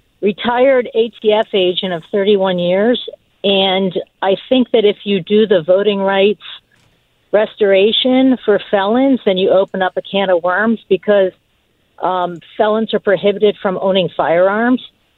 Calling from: Palm Springs, California, United States; Palm Springs.

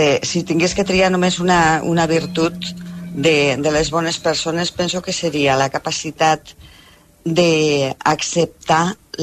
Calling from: Alcover, Catalonia, Spain; des d'Alcover.

